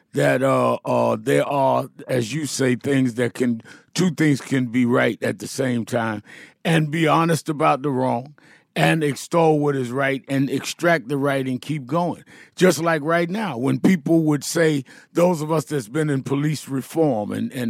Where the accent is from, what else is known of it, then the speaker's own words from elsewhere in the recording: Brooklyn, New York, United States; I grew up in Brownsville section of Brooklyn